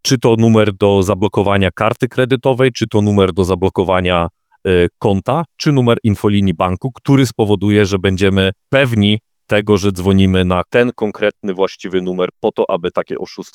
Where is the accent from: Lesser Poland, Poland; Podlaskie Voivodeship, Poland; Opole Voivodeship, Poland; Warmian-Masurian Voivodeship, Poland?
Warmian-Masurian Voivodeship, Poland; kiedy podczas jednych z wakacji, jestem z Mazur, moją babcię odwiedził pan z apteki